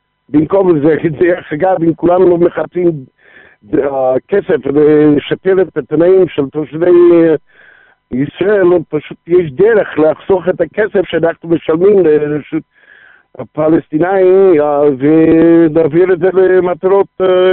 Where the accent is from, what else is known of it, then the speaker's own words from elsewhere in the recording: United States; Hebrew is a second language; now in Israel; לפי המבטא אתה יכול להבין שאני, המקור שלנו, אנחנו עלינו מארצות הברית